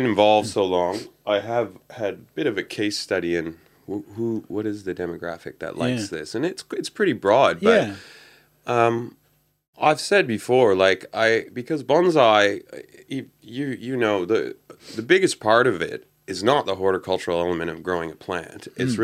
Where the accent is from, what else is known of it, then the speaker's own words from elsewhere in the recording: Canada; when we grew up, or when I grew up in Canada, riding a bike was just, you got on something and you rode a mode of transportation